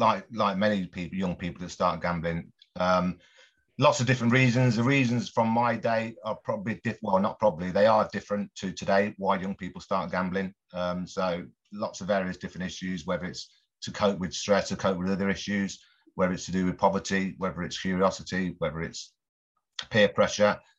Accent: Coventry, West Midlands, United Kingdom; now in London, United Kingdom; I come from Coventry to London. I was a bit shy, etc.

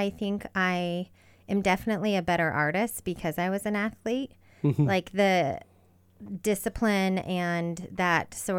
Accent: Great Falls, Montana, United States; moved away as an adult; Yeah, so I grew up here in Great Falls. Great Falls High side of the river here. And then I left at 18 and I went to University of Montana.

